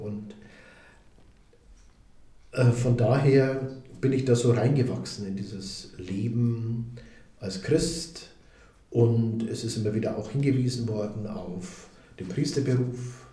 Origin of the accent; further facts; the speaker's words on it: Eschenbach, Bavaria, Germany; in meiner Heimat in Eschenbach war ein Kaplan